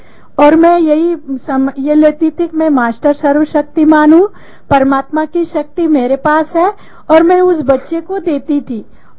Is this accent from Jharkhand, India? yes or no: no; West Bengal, India; Hindi is a second language; now in Pune, India; मैं पूना से हूँ। ऐसे मैं बंगाली हूँ लेकिन मैं पूना सेटलमेंट हूँ।